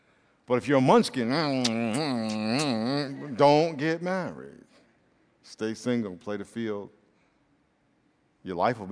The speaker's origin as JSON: {"language": "English", "town": "Brooklyn", "region": "New York", "country": "United States", "said": "I'm from Brooklyn."}